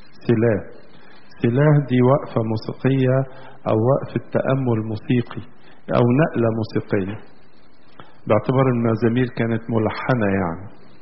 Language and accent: Arabic; Egypt; مصرنا اللي بنعيش فيها كلنا كمصريين عايشين حوالين نهر النيل